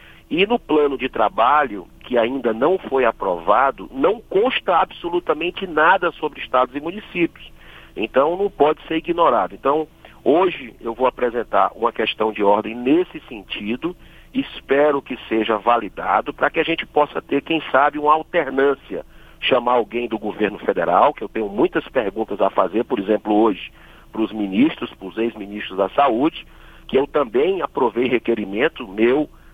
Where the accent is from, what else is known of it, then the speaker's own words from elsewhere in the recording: Fortaleza, Ceará, Brazil; Só dar um exemplo para Fortaleza, que eu sei que é muito ouvida a Rádio Senado na minha terra natal.